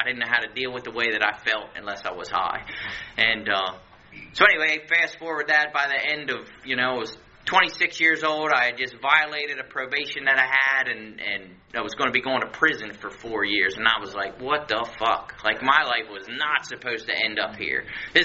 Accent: Baltimore, Maryland, United States; I grew up in Baltimore City over in Hamden.

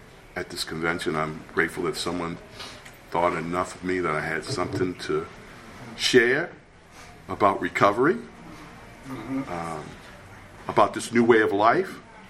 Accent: Baltimore, Maryland, United States; I come from West Baltimore. I come from a family of nine.

